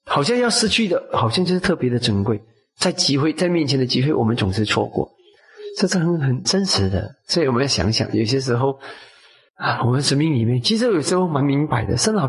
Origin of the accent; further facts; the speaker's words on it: China; 我们中国人最厉害的，最了解的那种什么法啦